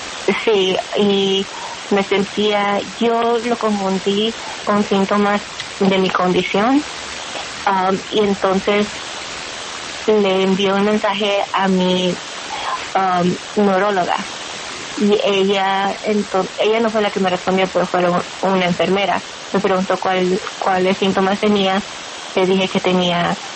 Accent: North Carolina, United States; born or raised there; also born or lived in Mexico; now in Illinois, United States

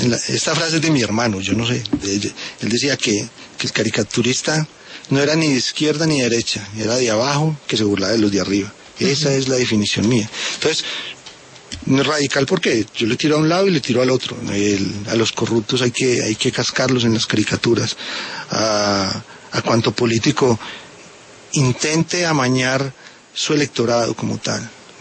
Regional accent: Colombia

